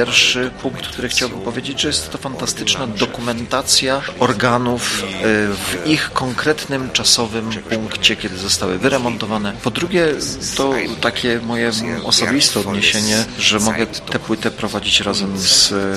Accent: Germany; Polish is a second language; ja jako Niemiec, i my patrzymy na ten tutejszy teren, który raz był polski, raz był niemiecki, śląski

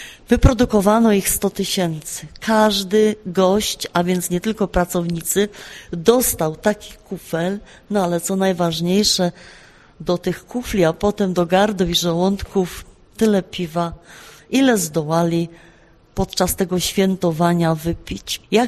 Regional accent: Silesian Voivodeship, Poland; U nas na Śląsku się w pasie wiązało kiełbaśnice

